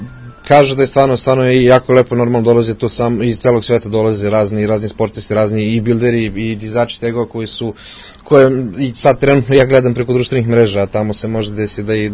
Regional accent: Belgrade, Serbia; Pa ja sam inače sa Zvezdari, ali od skoro živim u Velikom mokrom lugu

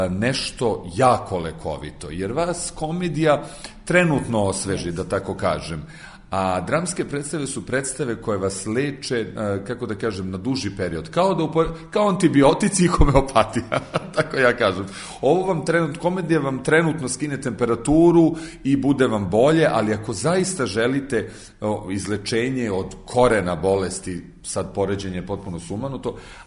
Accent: Kragujevac, Šumadija and Western Serbia, Serbia; Ja sam rodom Kragujevčanin.

